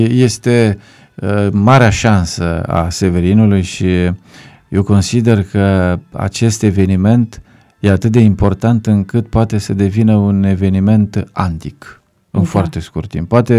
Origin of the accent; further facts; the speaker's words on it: Strehaia, Mehedinți County, Romania; born there; Dar eu m-am născut în Strehaia, se pare că am trei nașteri.